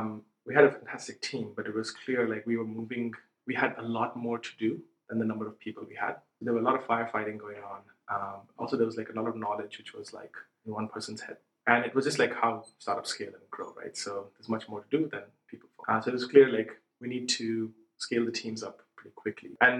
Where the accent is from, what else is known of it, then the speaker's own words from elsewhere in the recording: India; also born or lived in San Francisco, United States; now in Europe; When I grew up in India and then moved to San Francisco.